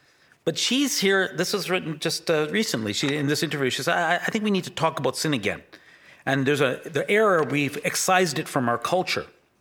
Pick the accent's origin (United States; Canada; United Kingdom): Canada; Winnipeg, Manitoba; I love these sunny days because they do remind me of Winnipeg and growing up in Winnipeg.